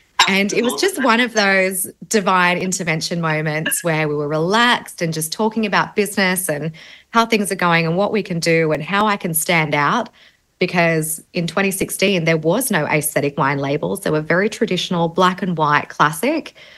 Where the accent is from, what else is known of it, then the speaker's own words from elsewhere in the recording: Canberra, Australian Capital Territory, Australia; now in Gold Coast, Australia; Originally in 2016, I lived in Canberra. So I grew up in Canberra, and I was surrounded by Canberra wine.